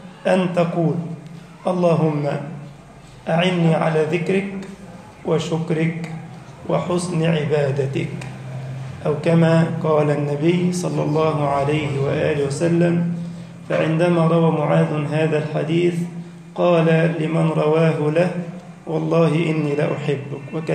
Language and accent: Arabic; Egypt; وانشر أمنك وأمانك في بلدنا مصر وسائر بلاد المسلمين.